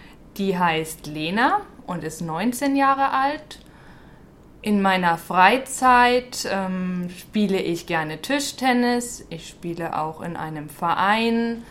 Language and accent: German; Nuremberg, Bavaria, Germany; Ich komme aus Nürnberg. Das ist in Bayern. Ich bin 22 Jahre alt